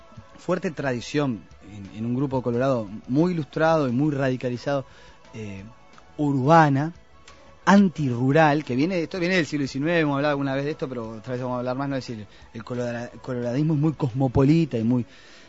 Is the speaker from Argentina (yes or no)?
no; Uruguay; No somos los Estados Unidos, somos uruguayos, tenemos nuestras tradiciones